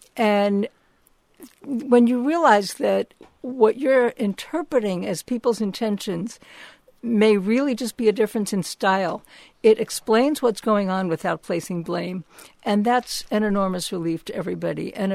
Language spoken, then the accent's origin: English; Brooklyn, New York, United States; I'm from Brooklyn, New York.